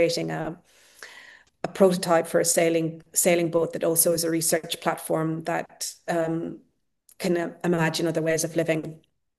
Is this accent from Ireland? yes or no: yes; Ireland; I had been also returning to the village that I grew up in Ireland